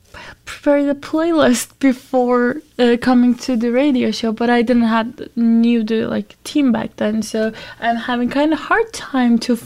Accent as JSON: {"language": "English", "country": "Turkey", "tie": "born or raised there", "moved": "as an adult", "said": "I was born in Turkey and I went to boarding school for high school because, I didn't want to stay in the city that I was born"}